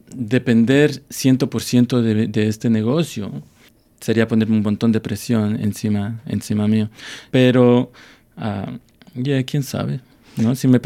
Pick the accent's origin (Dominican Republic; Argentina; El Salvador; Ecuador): Ecuador; si es que soy ecuatoriano